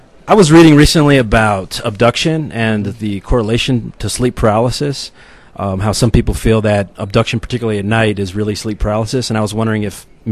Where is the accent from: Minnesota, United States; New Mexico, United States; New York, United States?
New Mexico, United States; Albuquerque; I'm from Albuquerque, New Mexico.